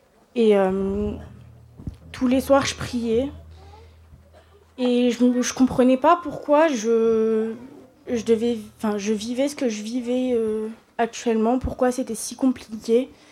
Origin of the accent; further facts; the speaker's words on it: Saint-Dizier, Grand Est, France; now in Grenoble, France; En 2013, on quitte ma ville natale, donc j'habite à Saint-Dizier dans le nord de la France, et on vient s'installer à Grenoble.